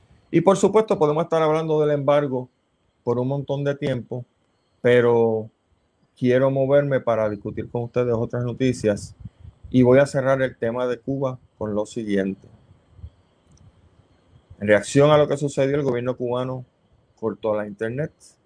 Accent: Puerto Rico; Lo hablo como un puertorriqueño que estoy viendo las cosas desde afuera

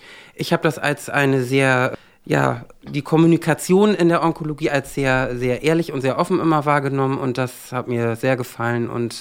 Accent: Oldenburg, Lower Saxony, Germany; Na, ich bin kein Osnabrücker, ich bin waschechter Oldenburger. Ich bin in Oldenburg geboren

